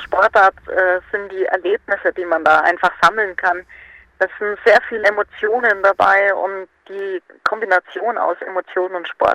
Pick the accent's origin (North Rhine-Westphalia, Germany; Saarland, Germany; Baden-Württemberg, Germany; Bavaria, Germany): Bavaria, Germany; Roth; Ich komme aus Roth